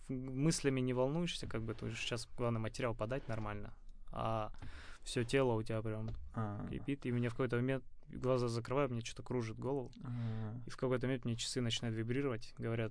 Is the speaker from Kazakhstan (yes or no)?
yes; Kazakhstan; Все, я казах, который сидит.